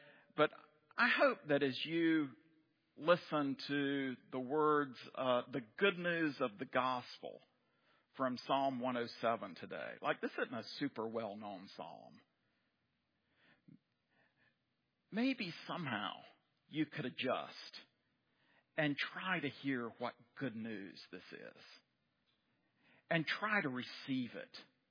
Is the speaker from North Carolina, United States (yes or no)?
yes; Lexington, North Carolina, United States; now in Japan; We've been there for 11 years, but I grew up over in Lexington, North Carolina, and that explains why I talk like this.